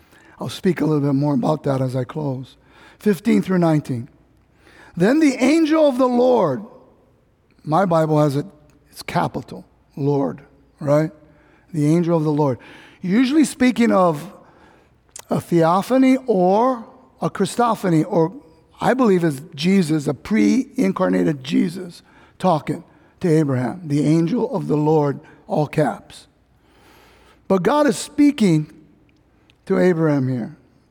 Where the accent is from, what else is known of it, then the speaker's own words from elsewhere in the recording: California, United States; That's a purpose I never thought of as a young kid growing up in Cali.